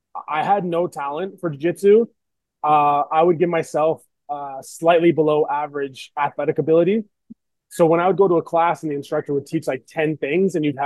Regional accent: Toronto, Ontario, Canada; So born and raised in Toronto.

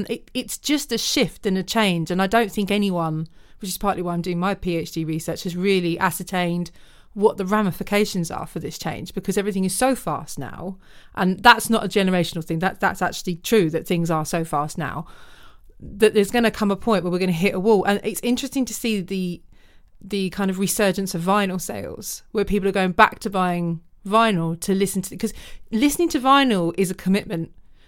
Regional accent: Woking, South East England, United Kingdom; I remember walking to town to go to Virgin Megastore, because I'm from Woking.

